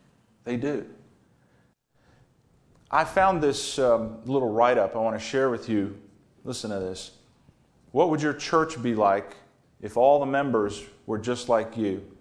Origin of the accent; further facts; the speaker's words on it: United States; I'm not down on Americans. I'm an American. I love this country.